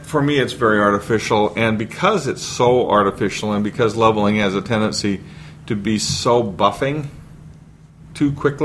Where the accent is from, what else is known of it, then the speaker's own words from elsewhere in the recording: United States; I'm an American.